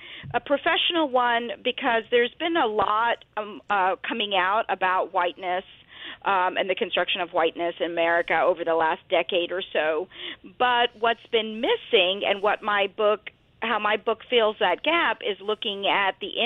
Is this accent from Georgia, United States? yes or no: yes; Atlanta, Georgia, United States; as a little brown Hindu girl growing up in Atlanta, Georgia, I encountered my fair share and then some of racial and religious discrimination.